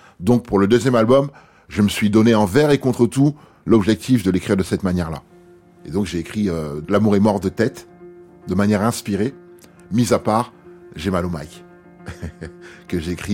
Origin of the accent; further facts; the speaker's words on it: Paris, Île-de-France, France; j'ai grandi à Place des Fêtes, entre Place des Fêtes et Danube dans le 19.